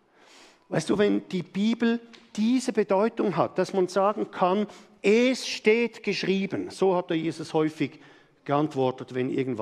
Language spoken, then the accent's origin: German; Switzerland; wir sind da als Schweizer dann ganz, ganz leise